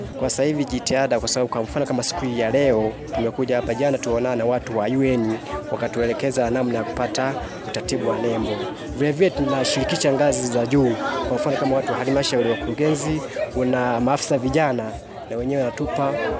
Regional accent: Bariadi, Simiyu, Tanzania; nimetokea mkoa wa Simiyu wilaya ya Bariadi. Ni mjasiriamali wa ngozi.

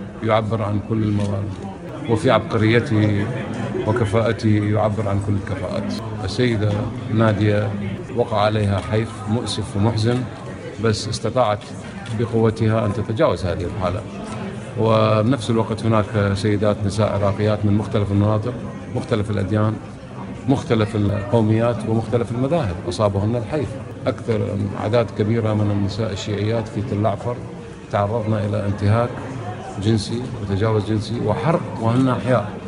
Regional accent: Iraq; وإحنا عندنا في العراق مسلة حمورابي

